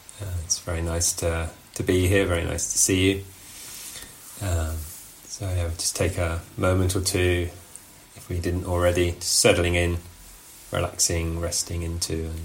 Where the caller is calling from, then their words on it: South West England, United Kingdom; I'm tuning in from Dorset in the southwest of the UK